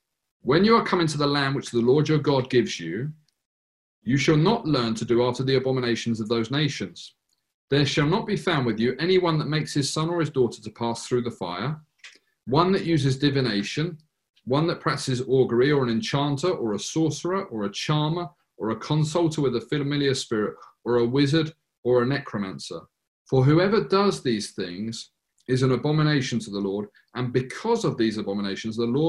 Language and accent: English; United Kingdom; We complain about the weather. We're British.